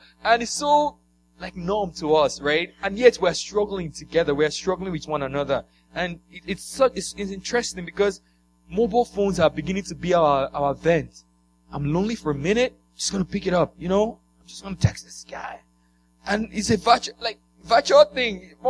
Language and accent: English; Nigeria; I'm from Nigeria, local boy from village like me.